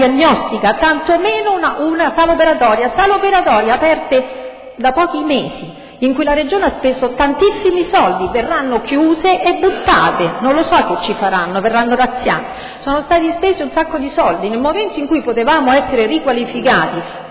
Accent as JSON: {"language": "Italian", "town": "Ladispoli", "region": "Lazio", "country": "Italy", "said": "perché anch'io sono di La Dispoli"}